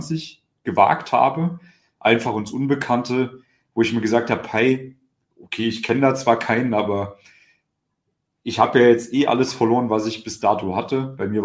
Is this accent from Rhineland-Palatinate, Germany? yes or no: no; Thuringia, Germany; born there; dass ich in einer sehr kleinen Stadt geboren bin in Thüringen